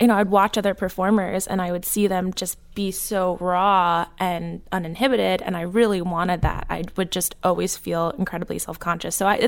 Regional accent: New Jersey, United States; I grew up in Jersey.

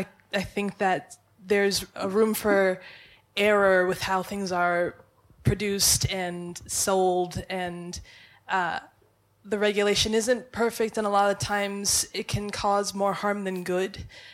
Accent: United States; I'm an American, and in a capitalist society

